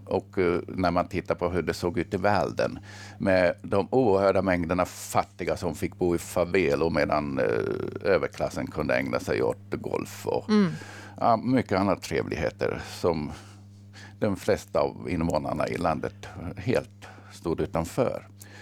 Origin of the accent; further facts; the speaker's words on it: Finland; För alltså, jag kommer ju från Finland och vi har en liten brutalare historia i arbetarklassen där